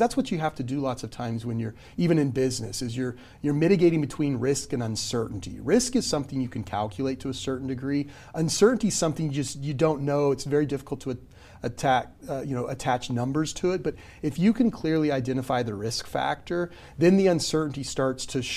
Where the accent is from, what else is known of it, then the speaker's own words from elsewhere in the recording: Missouri, United States; I come from Southeast Missouri. From a farming community and grew up on a farm.